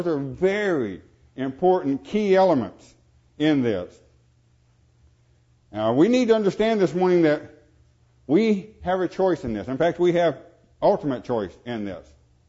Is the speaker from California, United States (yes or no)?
no; Arkansas, United States; born there; I was born in Figure 5, Arkansas, with modest parents.